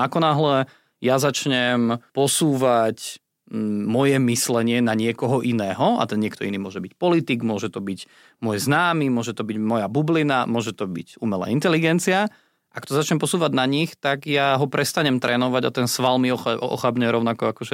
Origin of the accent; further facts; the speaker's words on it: Považie, Slovakia; ja pochádzam z Považia